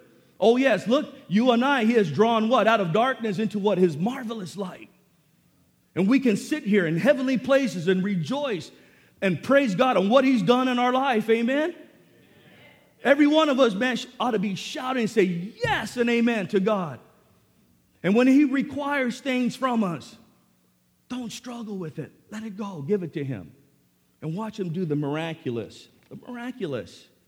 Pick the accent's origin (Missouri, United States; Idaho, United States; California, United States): California, United States; National City; I grew up in Sweetwater High School in National City. And yeah, I played football and all that, but I still hung around with the bad crowd.